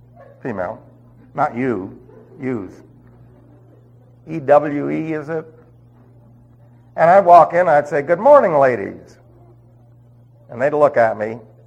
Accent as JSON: {"language": "English", "town": "New York City", "region": "New York", "country": "United States", "said": "Remember, I was from New York City."}